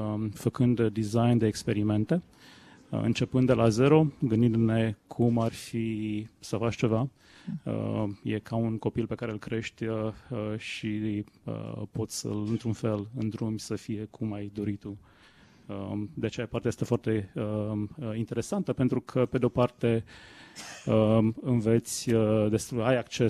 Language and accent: Romanian; Romania; eu sunt de fapt din România, evident. Am făcut facultatea în Măgurele. Cunoșteam câțiva dintre oameni până să mă întorc. Într-un fel, e revenirea acasă.